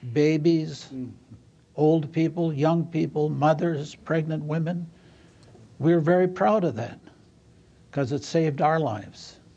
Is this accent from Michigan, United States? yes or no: yes; Michigan, United States; I came from Upper Michigan, 500 miles north of Detroit, closer to Canada than to the United States, in a little village where the biggest city was more than 100 miles away.